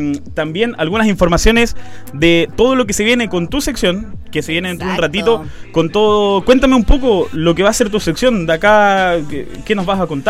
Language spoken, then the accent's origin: Spanish; Argentina; como la gente sabrá también, soy argentino y allá es totalmente diferente